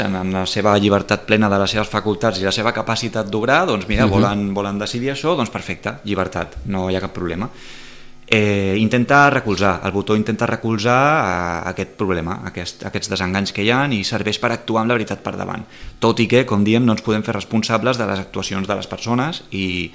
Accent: Sitges, Catalonia, Spain; sense haver escoltat que som de Sitges

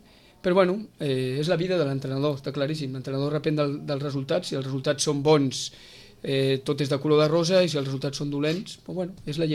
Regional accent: Catalonia, Spain; m'he criat i nascut a la Blanca Subur

